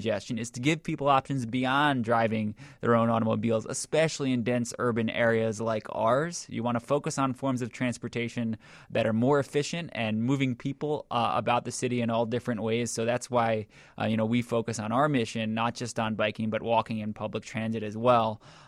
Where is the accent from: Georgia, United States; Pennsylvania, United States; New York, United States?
New York, United States; Yeah, you know, a lot of people like to make the comparison to New York, and I'm from New York, so I'm familiar with that system as well.